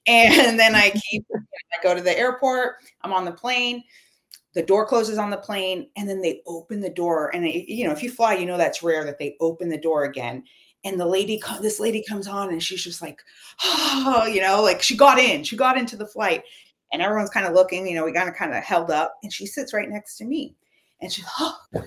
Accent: Cuba; I grew up in Cuba.

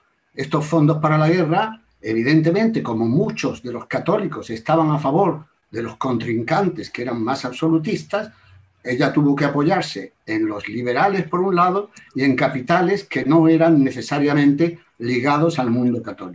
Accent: Tetouan, Tanger-Tetouan-Al Hoceima, Morocco; No soy natural de Tánger, sino de Tetuán.

